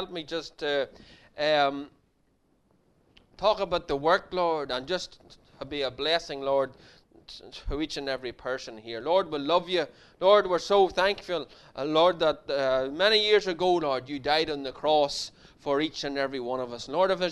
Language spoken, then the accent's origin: English; Markethill, Northern Ireland, United Kingdom; Well, I grew up in the Free Presbyterian Church. I grew up in Market Hill, outside of Armagh. And that was where I grew up